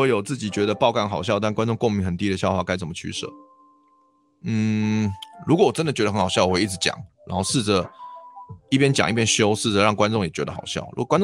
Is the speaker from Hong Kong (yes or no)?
no; Taiwan; 至少18、19年，我一个台湾人还在那边混吃混喝，我还能够赚到钱。